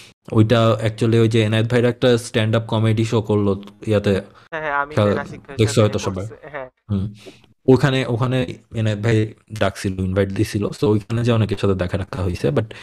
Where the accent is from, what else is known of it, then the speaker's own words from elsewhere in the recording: Khulna Division, Bangladesh; born there; আমার জন্ম হয়েছিল নানুবাড়িতে। নানুবাড়ি হচ্ছে ওই শিরোমণির ব্যাটেল ফিল্ড থেকে জাস্ট 10-15 কিলোমিটার দূরে ছিল